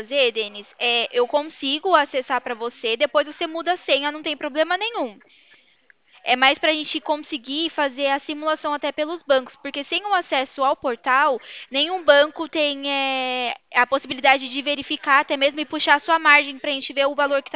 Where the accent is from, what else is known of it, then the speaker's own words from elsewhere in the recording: Atibaia, São Paulo, Brazil; eu sou de Atibaia.